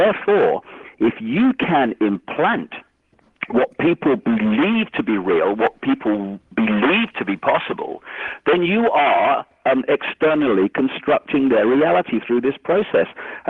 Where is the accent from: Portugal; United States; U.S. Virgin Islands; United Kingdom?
United Kingdom; Leicester, East Midlands; born there; I was born in Leicester, England, I'm English and all this stuff